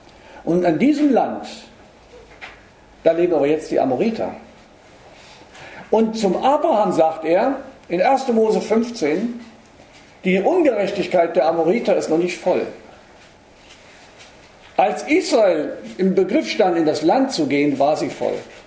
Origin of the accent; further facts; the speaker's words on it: Berlin, Germany; ich komme aus Berlin, die Hauptstadt, da ist man immer so mit der frischen Schnauze.